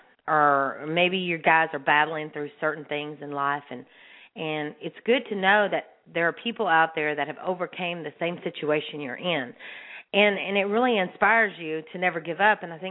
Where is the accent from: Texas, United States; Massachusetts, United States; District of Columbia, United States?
Texas, United States; now in Nashville, United States; I was really saddened to see in my home state of Texas how I'm in Nashville, but my home state of Texas just had the little election